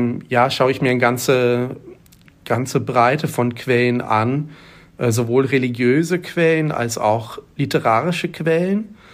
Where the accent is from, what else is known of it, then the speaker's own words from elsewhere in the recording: Netherlands; German is a second language; now in Hamburg, Germany; Spricht sich so aus, weil ich eigentlich aus den Niederlanden komme, oder nicht eigentlich, sondern ich komme aus den Niederlanden